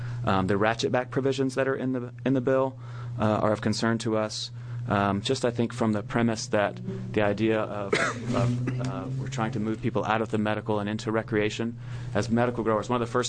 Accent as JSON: {"language": "English", "region": "Georgia", "country": "United States", "tie": "born or raised there", "said": "I grew up in Georgia. We call it country, not rural."}